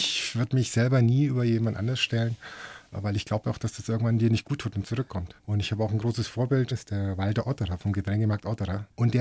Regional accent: Hof, Bavaria, Germany; du weißt ja, ich komme aus Hof.

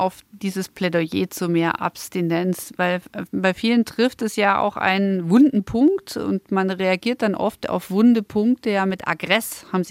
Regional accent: Ulm, Baden-Württemberg, Germany; born there; ich bin gebürtige Ulmerin.

